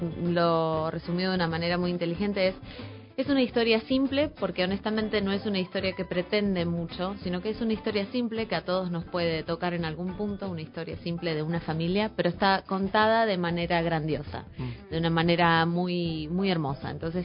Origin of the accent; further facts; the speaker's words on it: Rosario, Santa Fe, Argentina; now in Buenos Aires, Argentina; yo tenía solo 21 años, recién había llegado a Buenos Aires, estaba haciendo mi primer musical acá en Buenos Aires, yo soy de Rosario